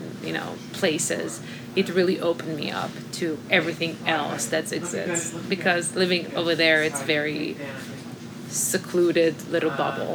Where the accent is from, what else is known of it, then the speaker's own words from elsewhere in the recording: Israel; Growing up in Israel, too, it's really complicated